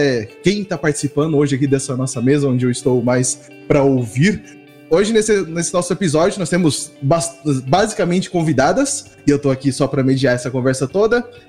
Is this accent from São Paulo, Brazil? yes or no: no; Curitiba, Paraná, Brazil; E de Curitiba, eu sou